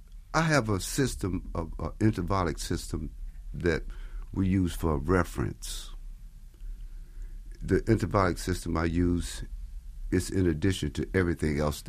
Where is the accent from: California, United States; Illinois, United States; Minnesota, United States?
Illinois, United States; Chicago; I'm from Chicago. I'm with the AECM.